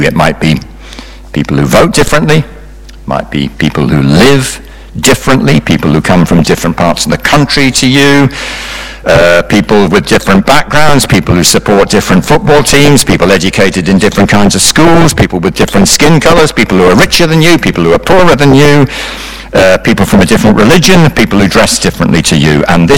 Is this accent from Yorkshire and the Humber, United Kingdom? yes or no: no; Newcastle, North East England, United Kingdom; accent: Geordie; moved away as an adult; When I was 19, I went to university in the south of England, and I was from Newcastle, right? I was a right Geordie. I was like, you know, I was a northerner.